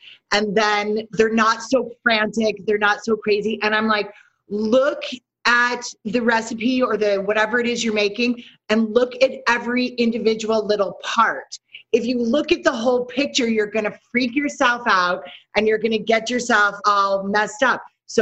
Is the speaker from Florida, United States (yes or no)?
no; New York City, New York, United States; because I am from New York City. I'm a professional chef.